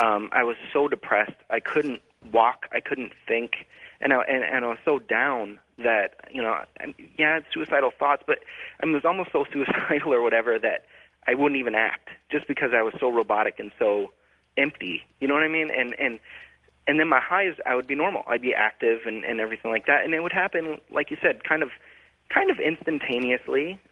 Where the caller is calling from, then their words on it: Bellingham, Washington, United States; I'm calling from Bellingham, Washington.